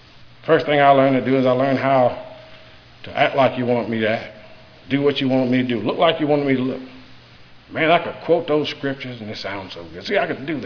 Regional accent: North Carolina, United States; I was born and raised in Cleveland County, North Carolina. And back then, Cleveland County was nothing but cotton fields and corn fields.

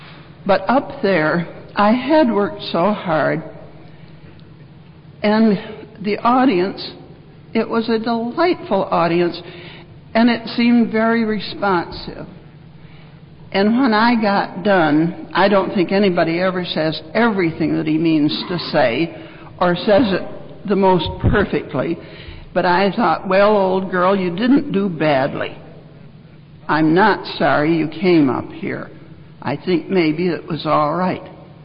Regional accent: Chicago, Illinois, United States; I was from Chicago, the breezy Midwest.

